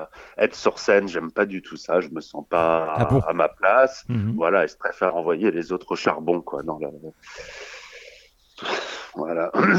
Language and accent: French; Saint-Étienne, Auvergne-Rhône-Alpes, France; moi j'ai grandi à Saint-Étienne